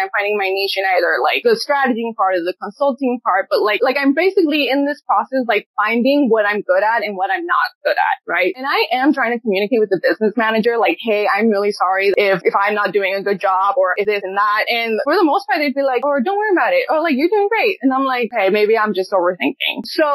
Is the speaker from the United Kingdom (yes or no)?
no; Puebla, Mexico; English is a second language; I am Mexican. I am from Puebla.